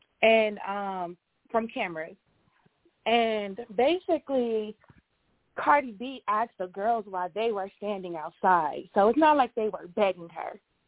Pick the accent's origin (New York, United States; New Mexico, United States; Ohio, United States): Ohio, United States; Cleveland; And I've been in Miami multiple times, and I'm from Cleveland. We don't like that here.